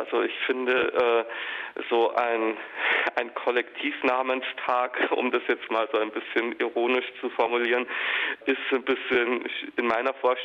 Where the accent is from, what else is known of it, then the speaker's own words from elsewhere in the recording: Bavaria, Germany; Und ich komme ja ursprünglich aus Bayern.